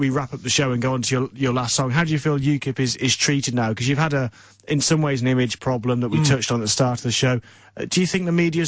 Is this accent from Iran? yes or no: no; Birmingham, West Midlands, United Kingdom; I was into it as a kid, but I was sort of 12, 13, and also I wasn't as close to growing up in Birmingham.